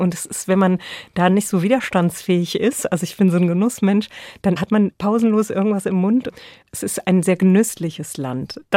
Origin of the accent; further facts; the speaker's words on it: Hesse, Germany; Ich bin als Kind des Westens groß geworden im Taunus